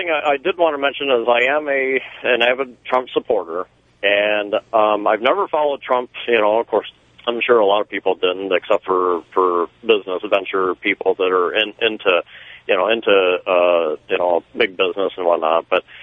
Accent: Warren, Pennsylvania, United States; Well, I am from Warren, Pennsylvania.

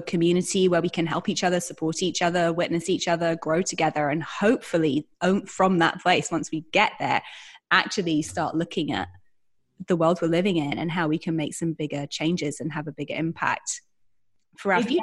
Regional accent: London, United Kingdom; born there; When people ask me, where were you born? London, Tottenham Court Road.

